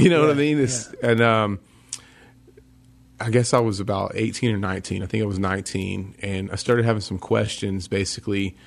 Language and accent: English; Southern United States, United States; I grew up in the South where everybody thinks they're Christian just because it's the Bible Belt.